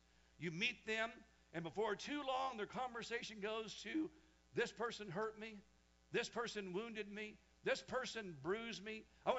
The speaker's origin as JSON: {"language": "English", "town": "Wichita", "region": "Kansas", "country": "United States", "tie": "born or raised there", "said": "Back growing up in Wichita, Kansas, I told you guys time and again, as a young boy, my biggest fear was werewolves and vampires"}